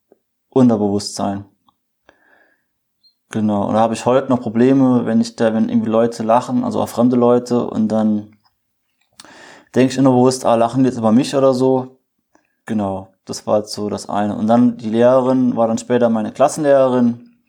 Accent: Germany; Ja, ich bin halt in Deutschland aufgewachsen, ging halt ganz klassisch zum Kindergarten und zur Grundschule etc.

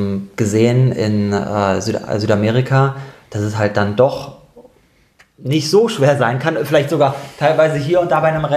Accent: Darmstadt, Hesse, Germany; moved away as an adult; now in Cologne, Germany; Genau, also ich komme ursprünglich eigentlich aus Darmstadt, gar nicht aus Köln. Und bin hier nur zum Studium 2005 hergekommen.

